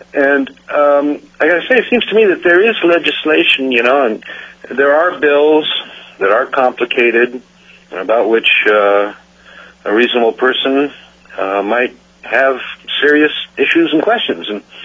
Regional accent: Homer, Alaska, United States; as you mentioned, I'm from Homer, and I am unaffiliated.

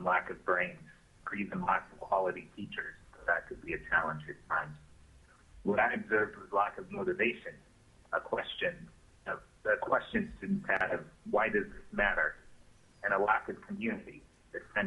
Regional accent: Alaska, United States; lifelong Alaskan and a product of the Alaska public school system. I graduated from Cottonview High School. I was raised in Cottonview, and I still live there today.

